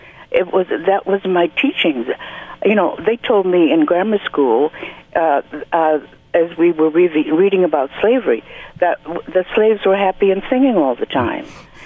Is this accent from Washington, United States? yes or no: no; Los Angeles, California, United States; My sister and I grew up in Los Angeles, and they didn't have any signs, but we knew where we shouldn't go.